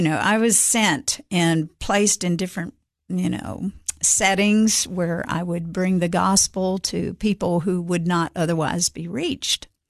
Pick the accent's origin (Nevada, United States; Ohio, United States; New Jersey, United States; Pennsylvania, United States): Pennsylvania, United States; born there; They were from Pennsylvania, but I didn't grow up there. I was born there, and then we left.